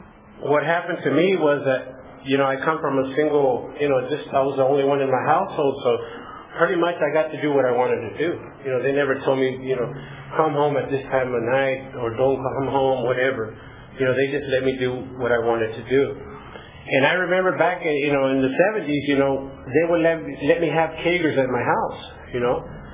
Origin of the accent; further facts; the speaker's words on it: Sanger, California, United States; now in Visalia, United States; And I met this girl here in Visalia, and I'm from Sanger, and got married and moved to Visalia, you know